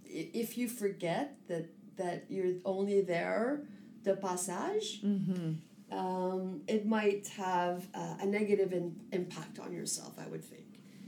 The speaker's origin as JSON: {"language": "English", "town": "Azilda", "region": "Ontario", "country": "Canada", "said": "I always tell people I'm from Isilda. Isilda is a small village on a lake outside of Sudbury, and it's a Francophone village."}